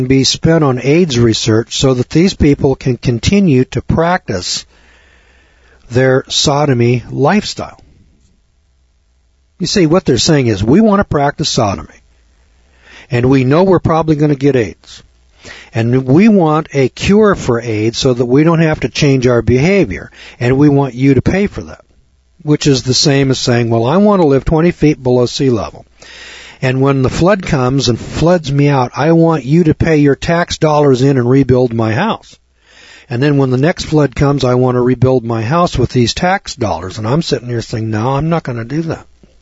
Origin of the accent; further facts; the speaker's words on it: California, United States; Of course, I was from California, and this guy says, you know, you're from California, and you know, you got those earthquakes.